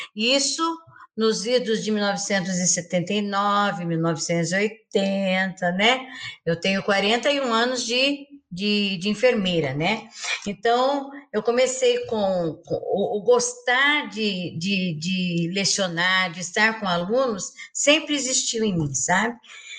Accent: São Paulo, Brazil; eu comecei lá na minha cidade, em São Paulo, né, como enfermeira.

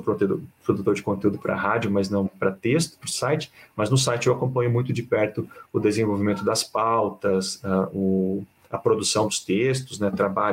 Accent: Curitiba, Paraná, Brazil; Eu nasci e me criei aqui em Santa Felicidade. Eu sou um italianinho, né? Um ferro de Santa Felicidade.

